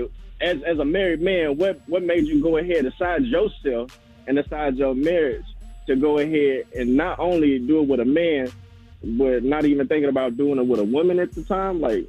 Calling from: Houston, Texas, United States; Good morning. I'm calling from Houston, bro.

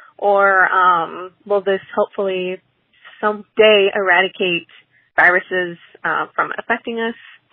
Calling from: San Diego, California, United States; I'm calling from San Diego.

